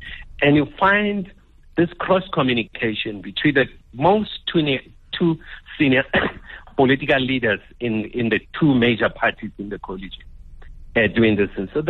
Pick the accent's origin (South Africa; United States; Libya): South Africa; Of course, we have no, as South African, we have no influence in terms of who ought to be elected or not be elected.